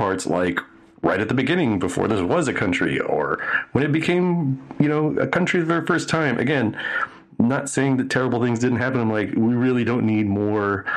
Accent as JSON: {"language": "English", "country": "United States", "said": "like, I, as an American, have not seen covered as heavily as other bits"}